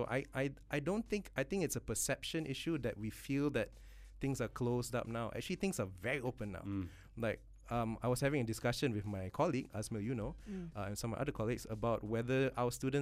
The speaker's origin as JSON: {"language": "English", "country": "Malaysia", "said": "You know, I'm a Malaysian jazz musician that doesn't know anything about Malaysian music."}